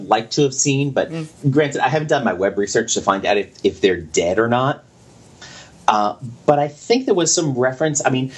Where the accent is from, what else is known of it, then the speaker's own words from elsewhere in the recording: Queens, New York, United States; That would have blown my mind, probably growing up in Queens